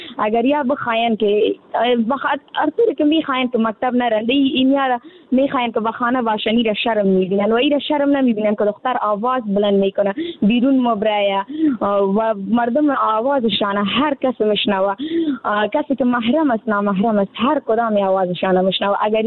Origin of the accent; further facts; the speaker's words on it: Afghanistan; در جامعه همه ما افغان هستیم